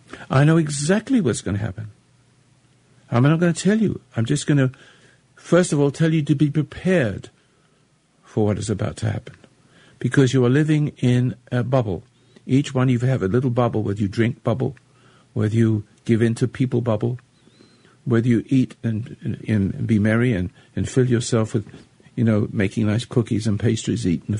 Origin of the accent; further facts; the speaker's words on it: England, United Kingdom; now in United States; And I'm an Englishman, you know, converted to become an American citizen.